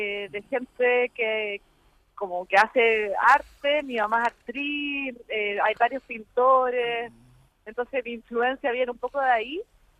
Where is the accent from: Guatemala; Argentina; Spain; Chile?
Chile; Santiago, Santiago Metropolitan Region; Bueno, yo crecí en Santiago